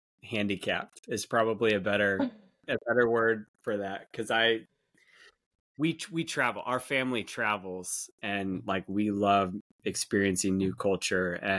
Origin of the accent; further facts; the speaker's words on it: California, United States; I could speak it fluently as a child. I grew up in California, so I could speak it fluently.